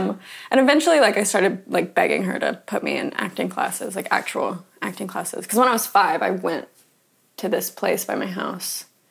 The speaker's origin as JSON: {"language": "English", "town": "Atlanta", "region": "Georgia", "country": "United States", "said": "I'm from Atlanta. I'm an actor."}